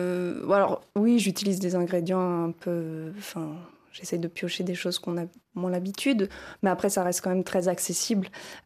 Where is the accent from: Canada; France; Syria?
France; Mais moi, par exemple, oui, je suis française